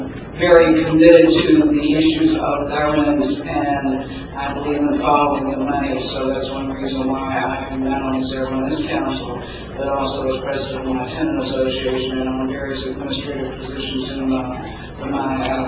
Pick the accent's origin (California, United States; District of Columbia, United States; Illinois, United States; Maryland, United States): District of Columbia, United States; Washington; I'm a native of Washington. I live in Ward 5, really on the Ward floor, Ward 5 border.